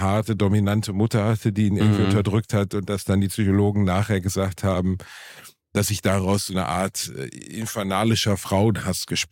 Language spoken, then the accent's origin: German; Gelsenkirchen, North Rhine-Westphalia, Germany; ich bin in so einer Spielstraße aufgewachsen, Gelsenkirchen, wo es noch relativ idyllisch war für meine Heimatstadt.